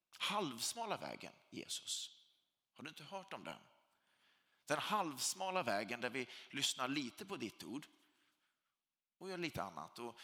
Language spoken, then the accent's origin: Swedish; Sweden; För jag är svensk och tycker om när det får vara lite lagom.